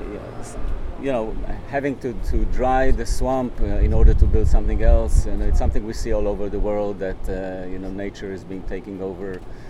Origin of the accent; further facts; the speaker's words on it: Israel; now in Jerusalem; I'm an artist from Israel. I live in Jerusalem.